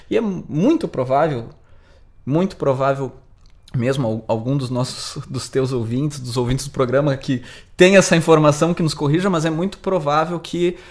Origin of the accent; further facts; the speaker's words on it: Brazil; Muitas vezes já me perguntaram nas apresentações da onde eu sou e não acreditam que eu sou brasileiro.